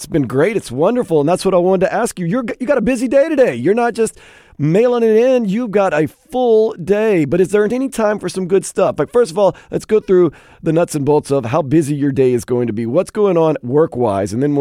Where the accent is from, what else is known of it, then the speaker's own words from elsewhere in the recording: New Orleans, Louisiana, United States; So usually growing up in the South, like New Orleans, what you do on Memorial Day, no matter what holiday it is, you shoot off a ton of fireworks.